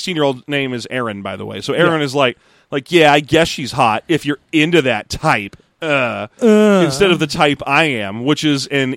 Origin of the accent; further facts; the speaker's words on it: Oceanside, California, United States; I'm from Oceanside.